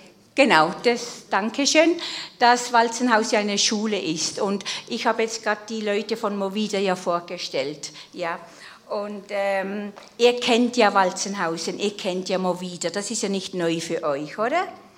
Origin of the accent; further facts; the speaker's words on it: Switzerland; also born or lived in Chile; Ich bin ja Schweizerin, aber mein Herz ist Österreich und Südamerika.